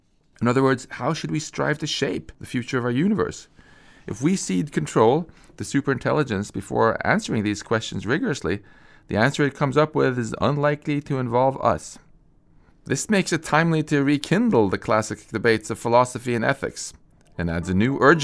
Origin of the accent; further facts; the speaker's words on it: Sweden; first language Swedish; English is a second language; I mean, my mother tongue was Swedish, but I decided I wanted to upload an English-speaking module, so I did.